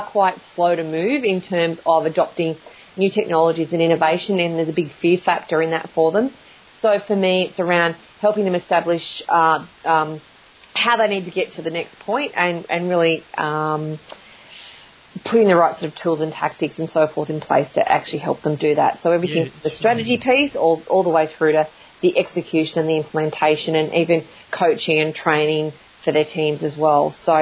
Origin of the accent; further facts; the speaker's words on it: Morpeth, New South Wales, Australia; now in Queensland, Australia; I actually grew up in a very small country town called Morpeth in rural New South Wales, and lived there pretty much my whole life